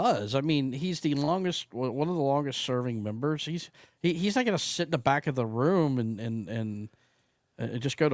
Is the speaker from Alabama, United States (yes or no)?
yes; Alabama, United States; So, growing up in Alabama in the 1990s was a very a musically diverse time for me.